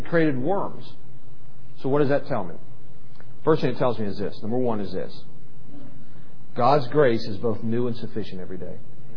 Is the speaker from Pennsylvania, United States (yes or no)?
no; West Virginia, United States; Of course, I grew up in West Virginia. Wandering the woods.